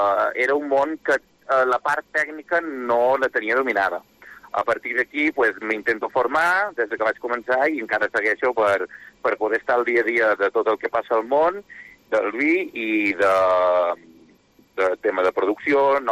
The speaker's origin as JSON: {"language": "Catalan", "region": "Balearic Islands", "country": "Spain", "lives_now": "Verdú, Spain", "said": "Jo soc de Mallorca."}